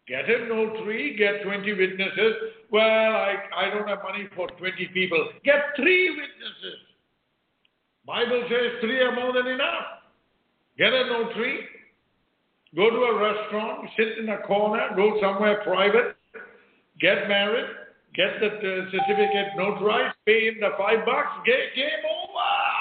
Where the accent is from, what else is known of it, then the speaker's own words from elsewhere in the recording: Singapore; well, I'm from Singapore, and, you know, I went to La La Land, you know.